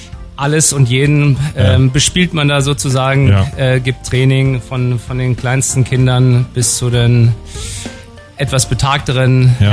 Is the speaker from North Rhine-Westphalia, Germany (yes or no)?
no; Berlin, Germany; ich bin ja eigentlich aus Berlin